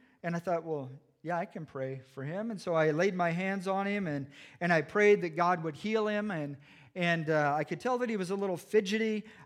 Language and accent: English; United States; I'm an American, you know?